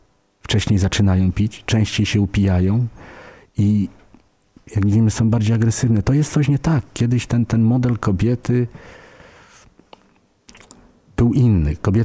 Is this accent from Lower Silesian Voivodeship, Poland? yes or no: yes; Wrocław, Lower Silesian Voivodeship, Poland; ja się urodziłem i wychowałem na wrocławskim Szczepinie. Jest to blokowisko.